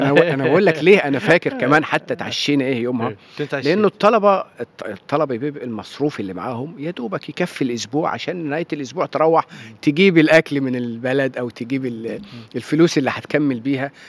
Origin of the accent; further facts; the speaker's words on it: Santis, Beheira, Egypt; وكنت ساكن في دمنهور لأن قريتي اسمها سنطيس بعيدة شوية عن دمنهور